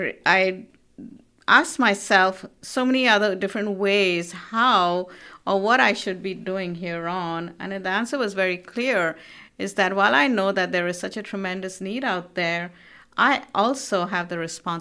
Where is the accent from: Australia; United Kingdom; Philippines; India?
India; Kolkata, West Bengal; now in United States; And I grew up in Calcutta, the city of joy in India.